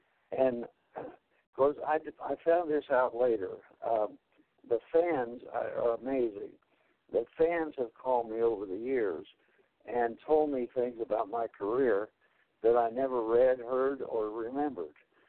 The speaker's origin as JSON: {"language": "English", "town": "Anderson", "region": "Indiana", "country": "United States", "tie": "born or raised there", "said": "even in my hometown here, Randerson, Indiana, which is right in the middle of the Midwest"}